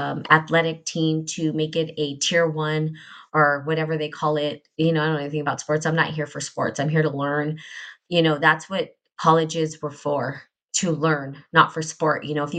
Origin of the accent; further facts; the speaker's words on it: New Mexico, United States; I come from New Mexico.